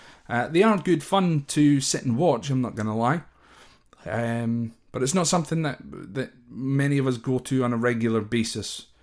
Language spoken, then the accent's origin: English; Scotland, United Kingdom; but I'm Scottish, so I can kind of accept both.